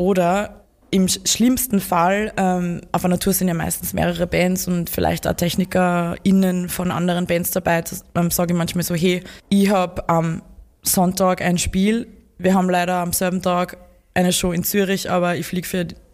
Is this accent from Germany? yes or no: no; Upper Austria, Austria; also ich bin aus Oberösterreich.